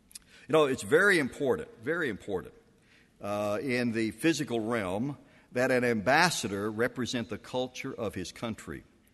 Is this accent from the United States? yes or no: yes; the South, United States; Now, I grew up in the South. We've lived in the Northeast, and I'll tell you, they are very different.